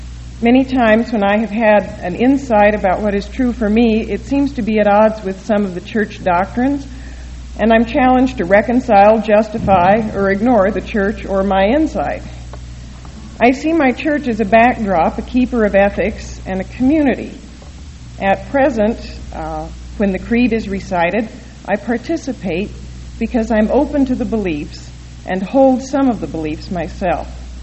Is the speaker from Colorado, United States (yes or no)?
yes; Denver, Colorado, United States; born there; I was born in Denver 36 years ago, baptized, I am told, at the age of 6 months into the Methodist Church